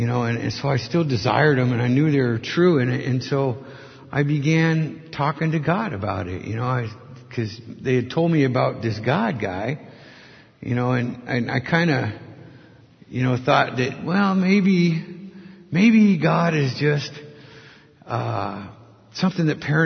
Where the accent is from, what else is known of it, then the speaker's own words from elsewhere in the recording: Tacoma, Washington, United States; and I was born and raised in Tacoma, and I poured concrete for 37 years.